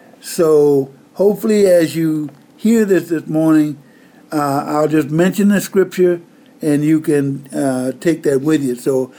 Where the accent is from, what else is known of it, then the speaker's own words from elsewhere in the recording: Mississippi, United States; I grew up in Mississippi.